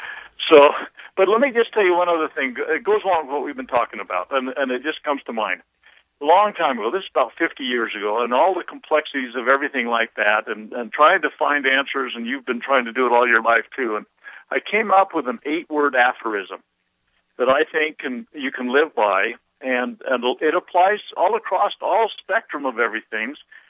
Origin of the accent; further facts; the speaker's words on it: United States; I was born and bred in America.